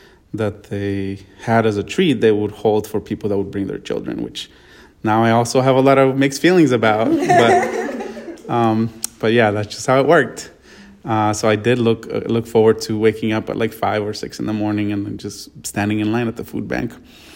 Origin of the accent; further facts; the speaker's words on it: Mexico; I guess growing up in Mexico, I didn't have a lot of, I didn't pay a lot of attention to the food that we were eating.